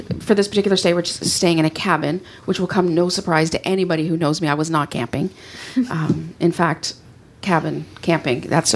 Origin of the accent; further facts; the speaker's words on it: Canada; I always say get your magic bands because I'm Canadian and they don't ship them to me.